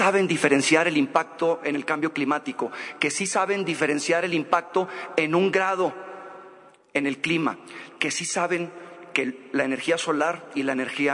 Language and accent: Spanish; Mexico; O bien, como mexicanos, por estrategia y por inteligencia, porque hoy tenemos que hacer de México un país innovador